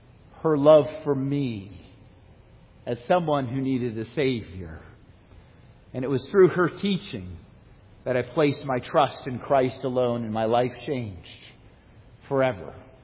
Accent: Contoocook, New Hampshire, United States; I remember in my hometown, the little town of Contucook, New Hampshire, right after school got out, that first week, she would direct a vacation Bible school.

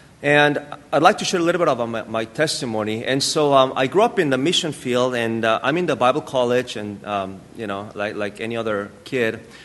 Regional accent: Mexico; I grew up in Mexico. I went to Mexico when I was 8 years old, and growing as an MK

